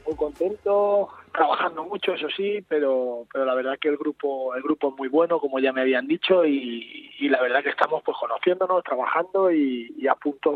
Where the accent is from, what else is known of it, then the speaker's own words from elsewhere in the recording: Balearic Islands, Spain; now in Madrid, Spain; Soy allí de Mallorca